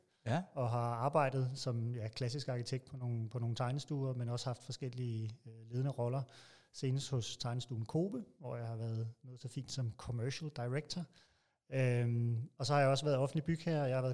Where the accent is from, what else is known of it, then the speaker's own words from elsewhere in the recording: Copenhagen, Capital Region of Denmark, Denmark; først og fremmest så er jeg københavner. Jeg er vokset op i en af AKB Københavns afdelinger i Olfert Fischersgade, midt i byen.